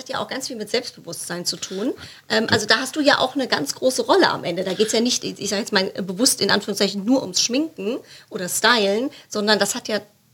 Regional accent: Hesse, Germany; Ich bin ja Hesse, gell? Ich kann Hessisch babbeln, gell?

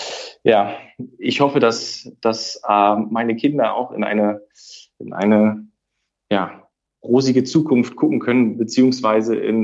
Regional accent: East Germany, Germany; Ich komme aus dem Osten sozusagen des Landes, ehemaligen Osten aus der DDR, habe da noch einen Teil meiner Jugend verbracht

